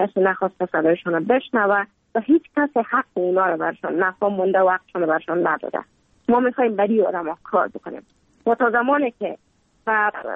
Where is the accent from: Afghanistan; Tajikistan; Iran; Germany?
Afghanistan; Kabul; born or raised there; also born or lived in Mazar-i-Sharif, Afghanistan